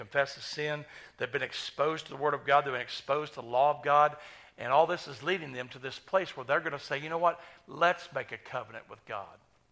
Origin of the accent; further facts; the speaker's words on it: Oklahoma, United States; Of course, I'm from Oklahoma. I don't realize they grow tobacco, you know, there in Kentucky.